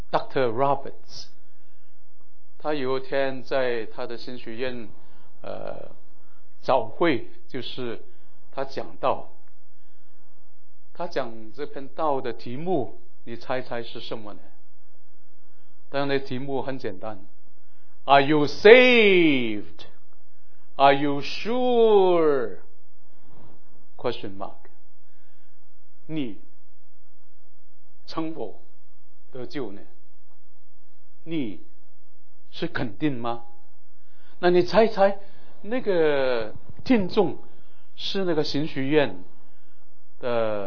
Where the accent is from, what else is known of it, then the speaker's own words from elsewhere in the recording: Hong Kong; born there; 我是客家人，我是在香港出生，我是第三代的基督徒。我老乡是在广东东莞